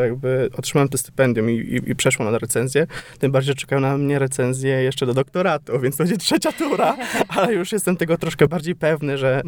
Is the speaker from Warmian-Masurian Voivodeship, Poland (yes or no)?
yes; Giżycko, Warmian-Masurian Voivodeship, Poland; jak pochodzę z Giżycka, to fundacje w Giżycku zaczynają robić badania